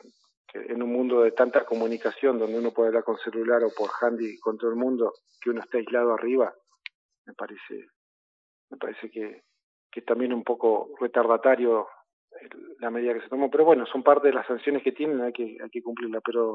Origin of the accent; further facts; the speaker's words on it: Argentina; Mirá, primero yo soy argentino, aunque a todo el mundo le cueste creerlo